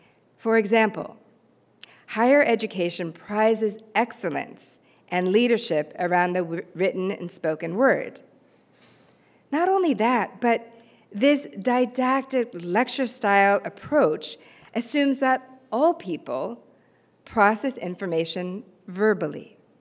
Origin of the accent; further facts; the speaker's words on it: Palo Alto, California, United States; the open space preserves and greenbelt districts where I grew up here in Palo Alto.